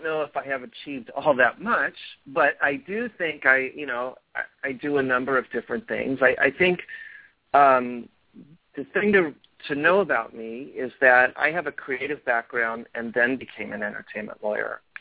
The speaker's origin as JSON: {"language": "English", "region": "Pennsylvania", "country": "United States", "tie": "born or raised there", "said": "So I grew up in Pennsylvania, and at around seventh grade, I started drumming"}